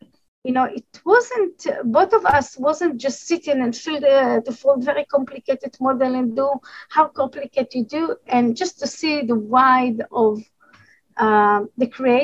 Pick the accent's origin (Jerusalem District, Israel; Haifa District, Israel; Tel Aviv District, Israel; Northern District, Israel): Jerusalem District, Israel; Jerusalem; English is a second language; I grew up in Jerusalem.